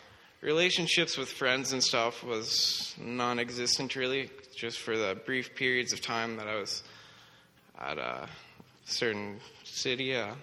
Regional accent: Saskatchewan, Canada; also born or lived in Lethbridge; I was born in Lethbridge, Alberta, where me and my two brothers and my mom lived, but at an early age, my parents got divorced, and so we moved to Saskatchewan

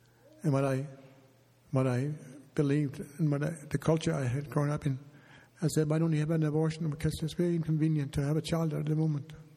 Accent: Denmark; English is a second language; When I grew up in Denmark, there was a very much a rebellion against any kind of institution.

